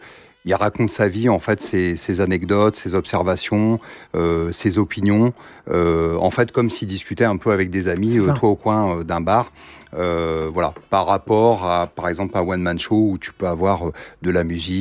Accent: Nevers, Bourgogne-Franche-Comté, France; moi je suis originaire de Nevers.

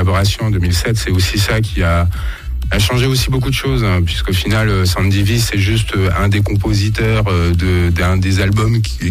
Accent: Nevers, Bourgogne-Franche-Comté, France; Je suis Nivernais, je suis né à Nevers. Donc voilà, j'habite dans le coin aussi. J'ai jamais trop quitté le coin. J'ai fait quelques villes, mais je suis revenu à la base.

